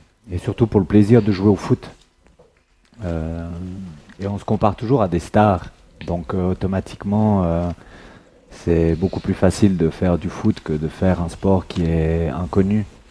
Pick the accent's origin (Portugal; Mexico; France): Portugal; Je suis originaire du Portugal et c'est une vocation là-bas.